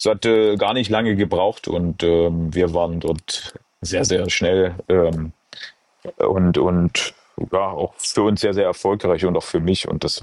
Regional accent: East Germany, Germany; ich bin ja Ossi

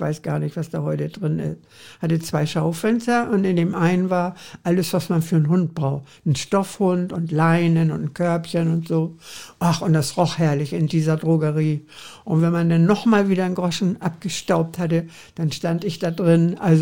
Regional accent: Hamburg, Germany; Und jetzt kommt eben meine Kindheitserinnerung an St. Pauli, weil ich nämlich von der Seilerstraße jeden Morgen, also erstmal von der Schlachterstraße zur Seilerstraße marschieren musste, über die Reeperbahn und mittags wieder zurück.

